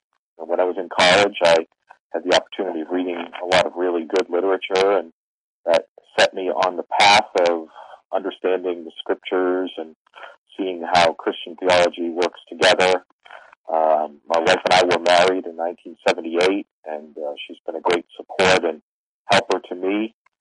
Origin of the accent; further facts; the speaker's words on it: Worcester, Massachusetts, United States; Well, I'm from Massachusetts. Was born and raised in Worcester. It's about 40 miles west of Boston.